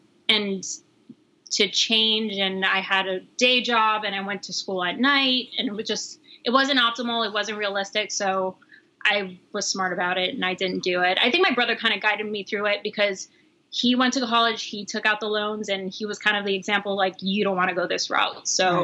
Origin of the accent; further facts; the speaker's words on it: Miami, Florida, United States; also born or lived in New York; Yeah. So, well, I was born in New York in Queens, Queens, Astoria. So I was raised in Miami and grew up playing sports